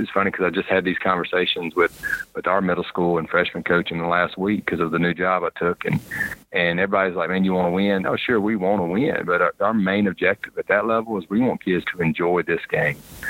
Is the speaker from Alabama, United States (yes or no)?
yes; Alabama, United States; I'm coming from Alabama. I could say easy cliche, could say like a Bear Bryant would probably be too easy